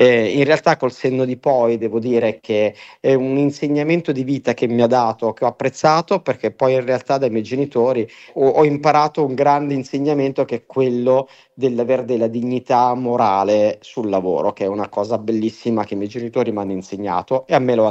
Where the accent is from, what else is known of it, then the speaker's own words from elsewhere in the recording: San Benedetto del Tronto, Marche, Italy; noi vivevamo al mare, sono originario di San Benedetto del Tronto, quindi una località turistica fatta di alberghi, di ospitalità e di turismo